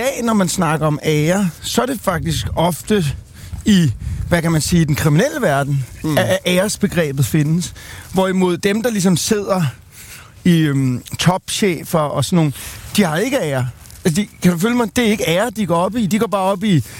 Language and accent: Danish; Amager, Capital Region of Denmark, Denmark; jeg voksede op ude på Amager, og som er et sted, i hvert fald i 80'erne og 90'erne, hvor jeg voksede op, der var godt gang i den herude.